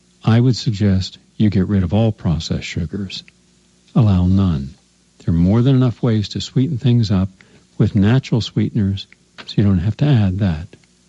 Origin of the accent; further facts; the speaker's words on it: West Virginia, United States; because DuPont was only a few miles from my hometown, and the air stunk constantly because of that.